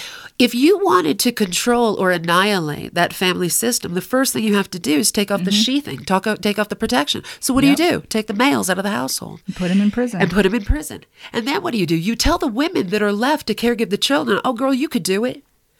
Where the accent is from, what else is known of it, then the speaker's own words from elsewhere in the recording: Connecticut, United States; I'm from Connecticut.